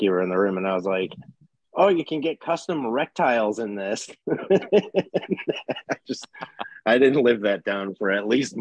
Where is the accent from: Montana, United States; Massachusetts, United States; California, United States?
California, United States; I'm a Californian, so it's like embedded in my brain because it's played at every single party I've ever been to in my life.